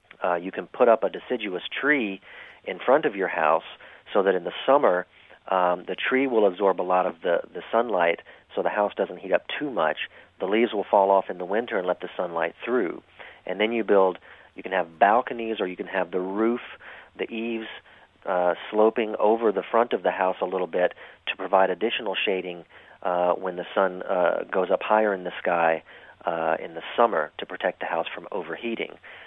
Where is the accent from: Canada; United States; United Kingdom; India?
United States; New Orleans, Louisiana; I'm from New Orleans, so we would not want to do this there because it's too damn hot anyway.